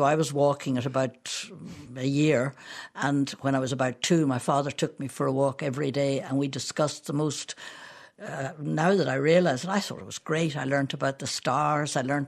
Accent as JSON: {"language": "English", "town": "Kilkenny", "region": "Leinster", "country": "Ireland", "tie": "born or raised there", "said": "I was brought up in Kilkenny"}